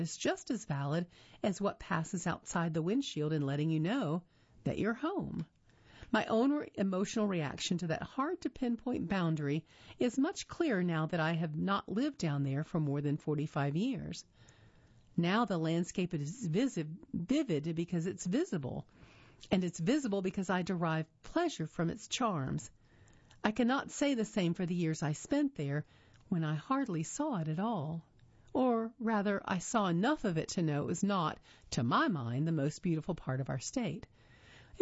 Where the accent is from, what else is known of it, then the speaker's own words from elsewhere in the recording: Clinton, North Carolina, United States; Growing up in Clinton, elsewhere, for me, was someplace like Chapel Hill, where you could walk from your dorm to a whole street filled with record shops and restaurants.